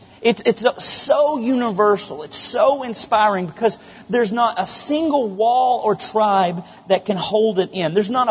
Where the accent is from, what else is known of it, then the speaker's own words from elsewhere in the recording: Benton, Arkansas, United States; I grew up in Benton, Arkansas, and I grew up in a small 10-person church.